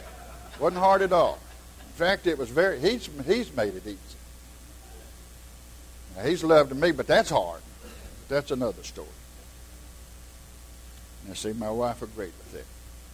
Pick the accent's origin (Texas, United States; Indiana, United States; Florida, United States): Texas, United States; Houston; And I grew up in Houston as a boy, but we'd go to home. Tenney Hall was our home.